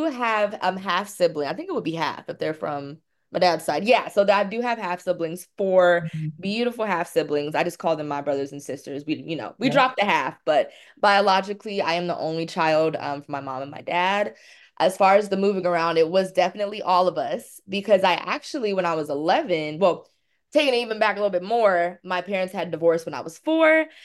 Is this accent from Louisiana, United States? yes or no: yes; Louisiana, United States; born there; also born or lived in Utah / Virginia / Germany; I've lived in like Utah, already mentioned Virginia. I was born in Louisiana. I, lived in Germany for a couple of years when I was younger. I was a baby though